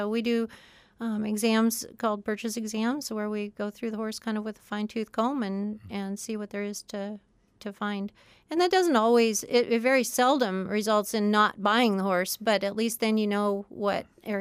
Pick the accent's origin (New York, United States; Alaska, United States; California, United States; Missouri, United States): Alaska, United States; Anchorage; I grew up in Anchorage and I had horses as a kid